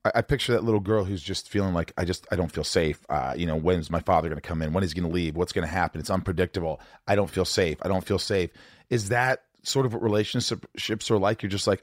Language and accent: English; Indiana, United States; In Indiana, but hang on.